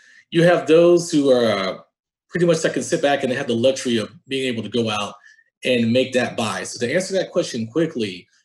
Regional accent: Georgia, United States; Comparing that back home from where we're from, I'm from Georgia and she's from Florida.

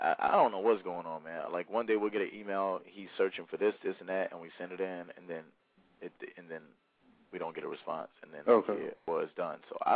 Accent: Dallas, Texas, United States; From Texas, you know, it's getting better. Dallas, I'm from Dallas. I live in Dallas also, and Dallas music is really starting to pop off.

